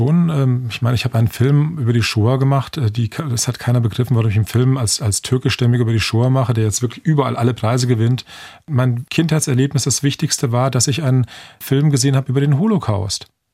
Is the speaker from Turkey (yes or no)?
yes; Turkey; Aber sobald ich etwas darüber sage, sage ich es als Türke.